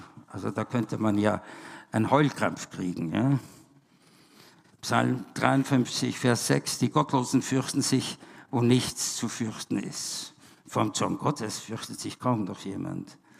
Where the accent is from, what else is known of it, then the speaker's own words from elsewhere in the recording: Vienna, Austria; Als Wiener, als Österreicher